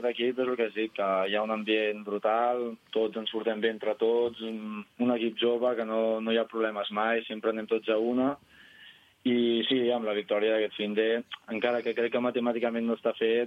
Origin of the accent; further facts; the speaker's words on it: Sant Quintí de Mediona, Catalonia, Spain; vaig estar 3 anys a l'equip del meu poble, Quintinenc, que soc de Sant Quintí de Mediona